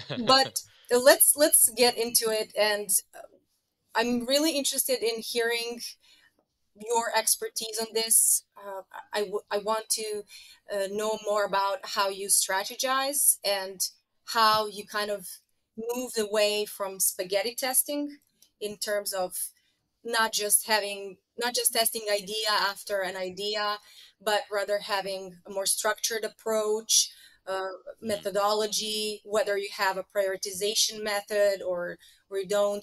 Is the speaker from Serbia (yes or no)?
yes; Serbia; I come from Serbia.